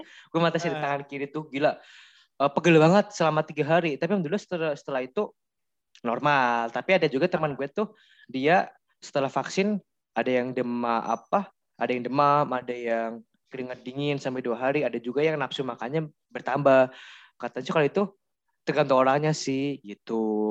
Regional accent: Depok, West Java, Indonesia; Depok gue Kak. Gue Depok.

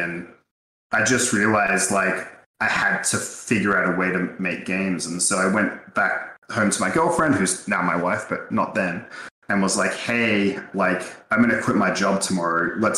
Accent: Australia; I'm from Australia originally. That's where I grew up.

